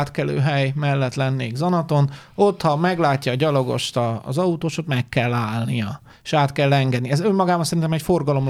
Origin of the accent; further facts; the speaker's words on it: Hungary; Magyarok vagyunk.